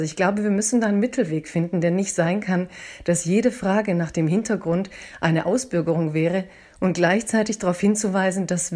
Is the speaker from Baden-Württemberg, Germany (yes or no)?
yes; Waiblingen, Baden-Württemberg, Germany; ich bin deutsch, ich komme aus Waiblingen, ich komme aus Schwaben.